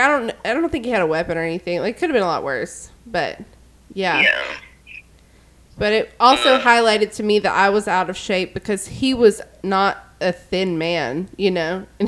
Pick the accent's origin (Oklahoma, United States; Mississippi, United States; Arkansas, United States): Mississippi, United States; Jackson; I'm from Jackson, Mississippi, which is also very murdery, so.